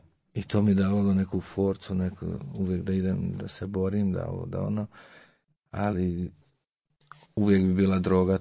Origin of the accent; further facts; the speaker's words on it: Slavonia, Croatia; dolazim iz Cene, ali iz malog sela u Slavoniji.